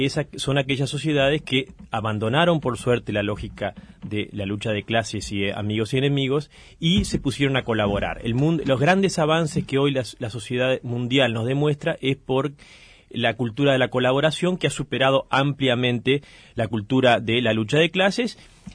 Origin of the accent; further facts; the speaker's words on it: Uruguay; y en Uruguay ni qué hablar, somos todos uruguayos